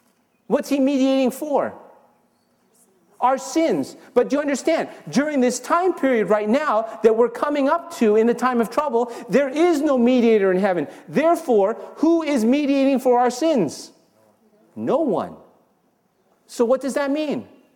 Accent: Toronto, Ontario, Canada; I grew up in Toronto, Canada.

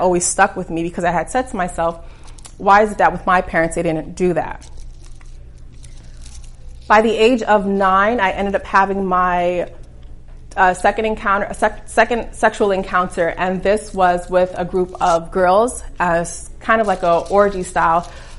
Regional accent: Brooklyn, New York, United States; I grew up in Brooklyn, New York, the only child to my parents, and I grew up in a two-family household.

